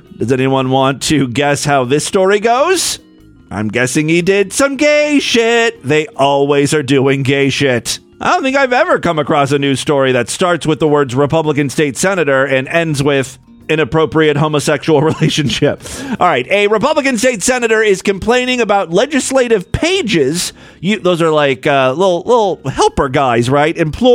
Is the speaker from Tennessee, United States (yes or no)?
no; Ohio, United States; we got one from my home state, the Florida of the North, Ohio.